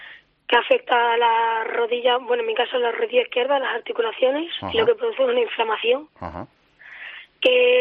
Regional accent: Moraleja, Extremadura, Spain; No, soy de Extremadura.

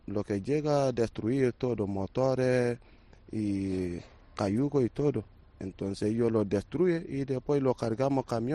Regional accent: Mali; Spanish is a second language; now in Spain; Sí, yo soy de Mali.

